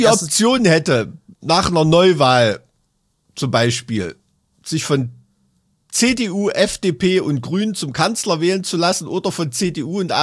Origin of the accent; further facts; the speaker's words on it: Halle, Saxony-Anhalt, Germany; will ich dir als Hallenser, als aus der Stadt Dietrich Genschers